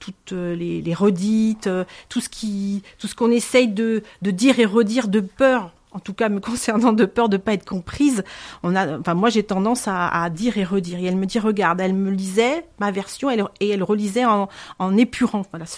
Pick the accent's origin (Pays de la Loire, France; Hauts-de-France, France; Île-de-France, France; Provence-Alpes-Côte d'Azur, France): Provence-Alpes-Côte d'Azur, France; Manosque; Alors, sur Manosque, je suis de Manosque